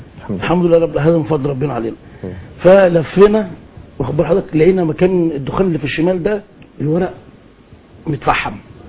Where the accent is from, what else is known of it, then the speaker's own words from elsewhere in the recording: Egypt; احنا مصريين.